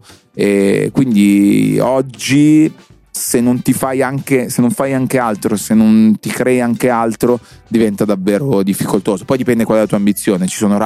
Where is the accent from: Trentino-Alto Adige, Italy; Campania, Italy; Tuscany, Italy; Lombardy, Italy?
Lombardy, Italy; Cologno Monzese; io sono cresciuto a Cologno Monzese, periferia di Milano